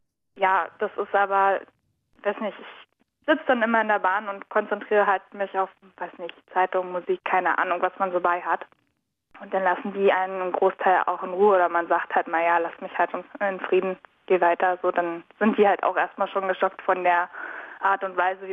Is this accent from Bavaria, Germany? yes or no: no; Berlin, Germany; Mein Papa wohnt im Wedding und aufgewachsen bin ich in Oberschöneweide, dem so verschriebenen Nazi-Bezirk.